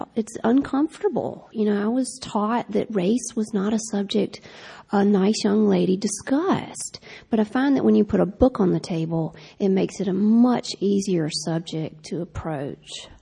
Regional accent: Mississippi, United States; And I'd say, Mississippi. And then I'd wait. To people that smiled and said, oh, I've heard it's beautiful down there, I'd say, my hometown is number 3 in the nation for gang-related murders.

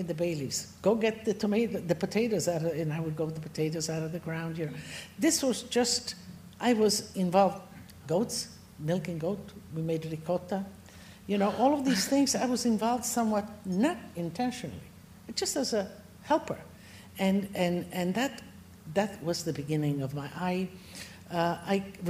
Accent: Istria County, Croatia; born there; English is a second language; So where I was born in Istria. Istria is no longer Italy. It is now Croatia.

